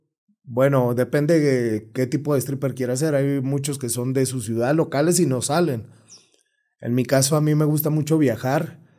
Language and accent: Spanish; Mexicali, Baja California, Mexico; also born or lived in Zapotlanejo / Tijuana; now in Monterrey, Mexico; Ya lo bueno que ya se me pegó el regio, fíjate. Fíjate, soy nacido aquí en un pueblo que se llama Zapotlanejo. Aquí nací, exactamente. Nací aquí, criado en Mexicali, Tijuana, y ya tengo 7 años más o menos en Monterrey, donde actualmente ya estoy fijo viviendo